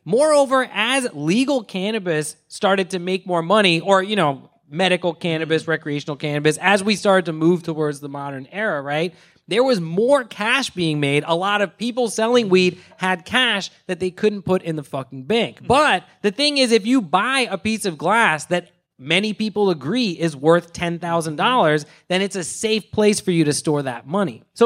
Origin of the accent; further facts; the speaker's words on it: Philadelphia, Pennsylvania, United States; I mean, I'm from Philadelphia, so guys like Snick Barnes, and Marble Slinger and Jop, you know, these are like legends to me